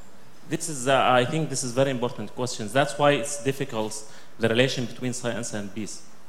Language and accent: English; Palestine; English is a second language; from Palestine.